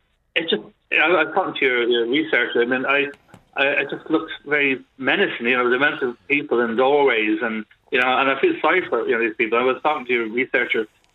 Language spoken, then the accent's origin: English; Ballyfermot, County Dublin, Ireland; from Ballyfermot. I know what aggression is like, you know, and originally from Ballyfermot.